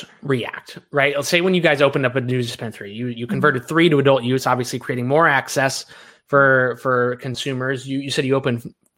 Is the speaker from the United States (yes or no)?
yes; Kentucky, United States; I mean, I'm from Kentucky.